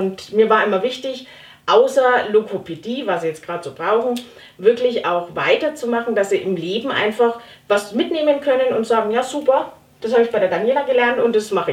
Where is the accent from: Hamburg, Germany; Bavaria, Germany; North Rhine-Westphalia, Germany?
Bavaria, Germany; Schwarzenbach an der Saale; also born or lived in Fulda; ich bin 37 Jahre alt, geboren bin ich in Fulda in Hessen und bin dann mit meiner Familie wieder zurückgezogen ins schöne, beschauliche Schwarzenbach-Saale bei Hof. Da sind unsere ganzen Verwandten und da habe ich dann auch meine Kindheit und Jugend verbracht